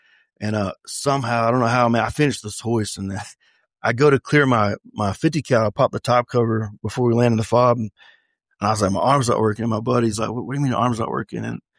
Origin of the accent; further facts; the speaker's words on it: North Carolina, United States; Like I grew up around the Eastern Band of Cherokee Nation, and there were certain terminologies that a lot of Native Americans use